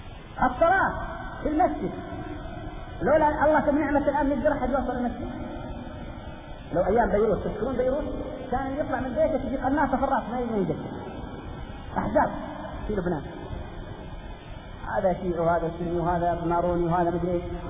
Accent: Saudi Arabia; نعم مواطن كسعودي أخوكم

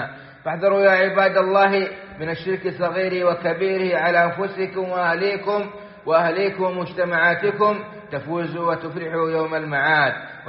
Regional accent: Saudi Arabia

